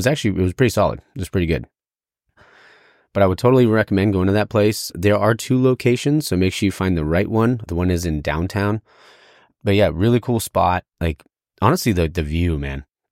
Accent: United States; Because I'm native, because I'm Native American.

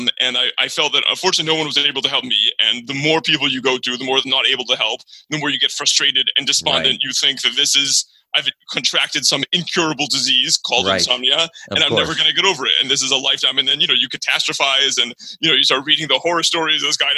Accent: San Diego, California, United States; now in Chicago, United States; I'm originally from San Diego. I'm in Chicago right now

